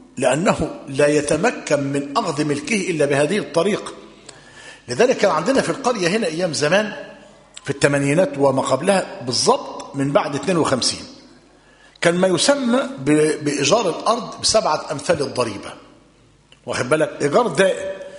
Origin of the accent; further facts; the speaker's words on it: Egypt; العقد المفتوح كما هو موجود عندنا في مصر